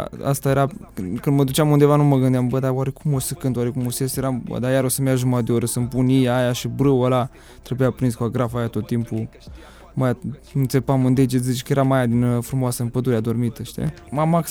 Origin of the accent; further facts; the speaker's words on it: Botoșani, Botoșani County, Romania; Sunt moldovean, din Botoșani. M-am născut prematur, am stat la incubator.